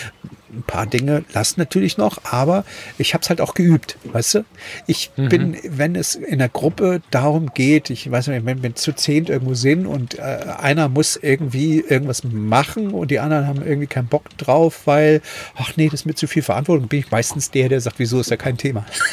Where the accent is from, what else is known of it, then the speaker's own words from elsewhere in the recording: Germany; moved away as an adult; ich bin ja mit 18 damals aus der DDR geflohen, ganz alleine, ne, mit 18